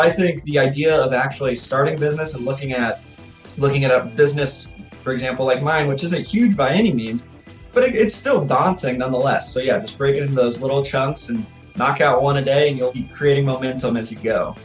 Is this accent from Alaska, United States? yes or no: yes; Alaska, United States; And being a hockey player growing up and growing up in Alaska, I was always interested in the concept of warmer hockey gear for playing outside.